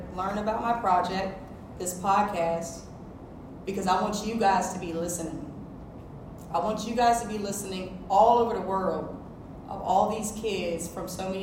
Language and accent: English; Virginia, United States; And I'm from Virginia. I don't know how Florida is down here. We're Commonwealth.